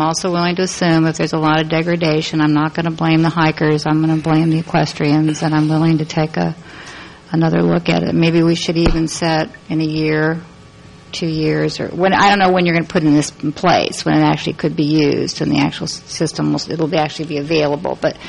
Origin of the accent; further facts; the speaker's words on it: Texas, United States; I'm from Texas, so.